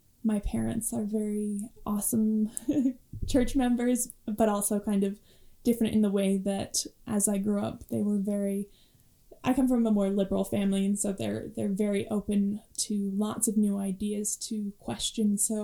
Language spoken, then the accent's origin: English; Hawaii, United States; now in Utah, United States; So I'm from Hawaii originally and I grew up there. I have 2 elder sisters. They both attended BYU. So I ended up coming over to Utah, to Provo area, to go to BYU.